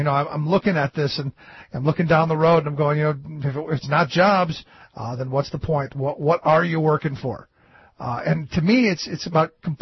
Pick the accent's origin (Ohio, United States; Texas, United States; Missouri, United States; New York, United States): Ohio, United States; and I go back to where I grew up in Ohio